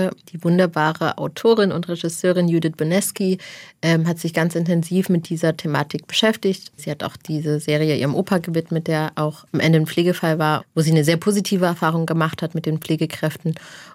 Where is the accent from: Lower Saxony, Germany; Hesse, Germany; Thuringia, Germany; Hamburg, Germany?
Thuringia, Germany; Ich komme aus einem Arbeiterhaushalt, Caro kommt aus einem Arbeiterhaushalt. Ich komme aus Thüringen, Caro kommt aus Thüringen.